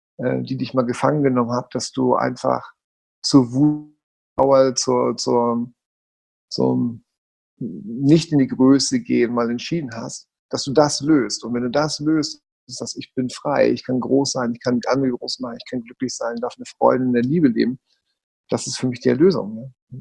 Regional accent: Hamburg, Germany; ich bin evangelisch, weil es halt so von früher war in Hamburg, ne? Ich bin ein Hamburger Jung.

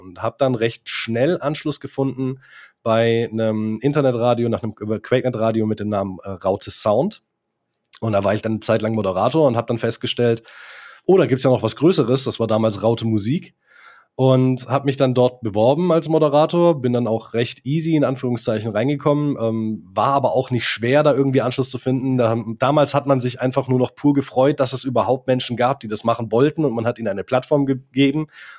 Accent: Baden-Württemberg, Germany; ich komme aus Nähe Stuttgart, also ich bin gebürtiger Schwabe

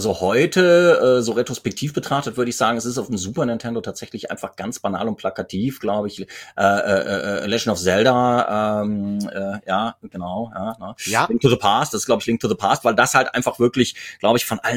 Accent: Mainz, Rhineland-Palatinate, Germany; also born or lived in Cologne; Ich bin gebürtiger Kölner in Mainz aufgewachsen

